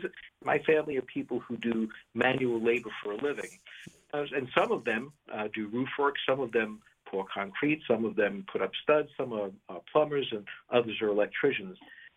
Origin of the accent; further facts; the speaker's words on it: Brooklyn, New York, United States; Well, I know that my accent might give me away, but I grew up in Brooklyn